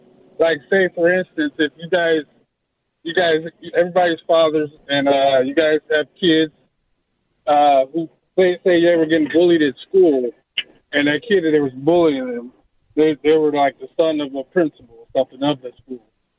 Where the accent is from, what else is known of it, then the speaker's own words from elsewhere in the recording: Chicago, Illinois, United States; now in Phoenix, United States; Hey, I grew up in Chicago, man. I just moved out here to Phoenix like 2 years ago.